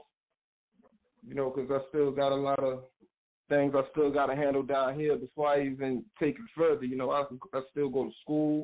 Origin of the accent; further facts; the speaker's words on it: Norfolk, Virginia, United States; Small town. You know, a lot of crazy shit that happened around here, but, you know, you got to move forward on that. It's good growing up around here, man.